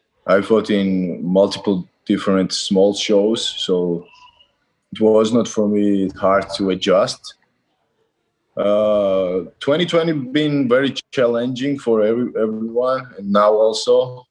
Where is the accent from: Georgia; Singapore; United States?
Georgia; English is a second language; In general, I'm from the Eastern Europe country, Georgia, is from the Sheni Dedashev country.